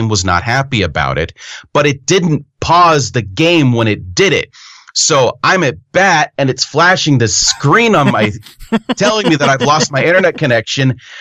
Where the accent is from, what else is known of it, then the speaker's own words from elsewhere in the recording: Seattle, Washington, United States; I played the Mariners the entire time because I'm from Seattle and that's the kind of nerd I am today.